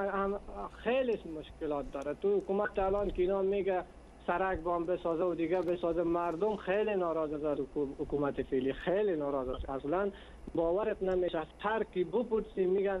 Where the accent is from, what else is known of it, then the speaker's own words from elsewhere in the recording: Afghanistan; now in Iran; چون اهل افغانستانم